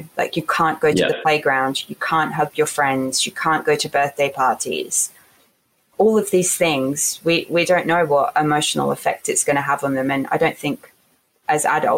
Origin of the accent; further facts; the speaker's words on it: Portsmouth, South East England, United Kingdom; born there; Yeah, I was born in England in Portsmouth with my mum, obviously.